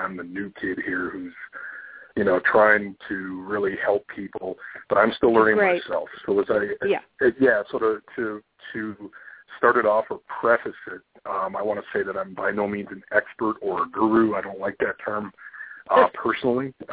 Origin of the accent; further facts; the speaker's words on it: Canada; As a Canadian, even, you know, much respect to everyone out there.